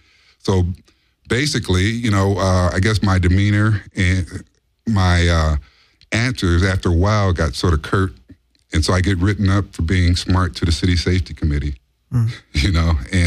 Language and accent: English; Los Angeles, California, United States; being born and raised in Los Angeles, you know, you're more aware of criminal behavior